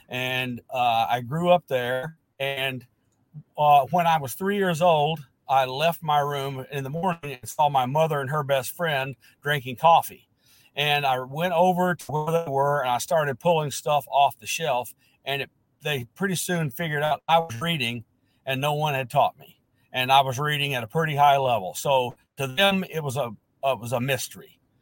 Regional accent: Alabama, United States; also born or lived in Lebanon, Tennessee; I was born in Lebanon, Tennessee, raised in Alabama, went to school at Auburn University

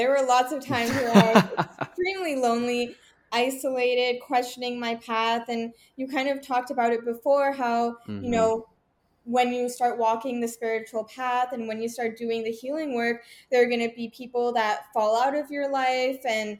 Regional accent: Vancouver, British Columbia, Canada; also born or lived in Toronto; I mean, I was born in Toronto, moved to Vancouver as a child.

